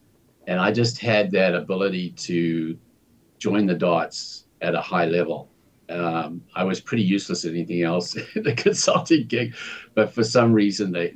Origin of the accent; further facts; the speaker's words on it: Zimbabwe; When growing up in Zimbabwe, I studied who was making money.